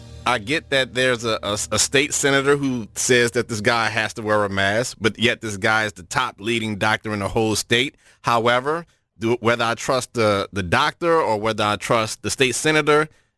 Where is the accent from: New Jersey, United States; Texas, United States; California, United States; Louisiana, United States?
Louisiana, United States; New Orleans; See, I'm from New Orleans.